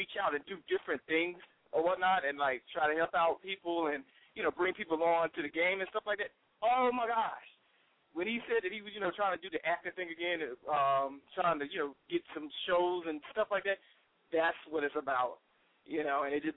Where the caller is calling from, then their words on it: Washington, District of Columbia, United States; Yo, what's up? … I'm calling from Washington, D.C.